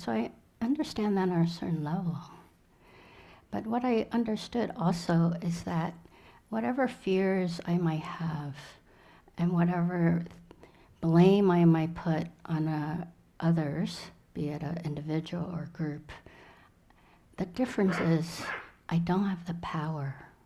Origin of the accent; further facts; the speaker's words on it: Vietnam; I'm from Vietnam, I remember the Tet Offensive, I'm old enough